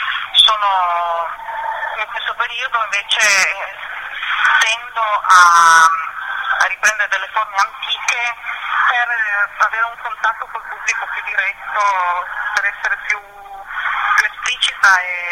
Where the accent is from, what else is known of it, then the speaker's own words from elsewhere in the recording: Turin, Piedmont, Italy; born there; sono nata a Torino e vivo in questa città.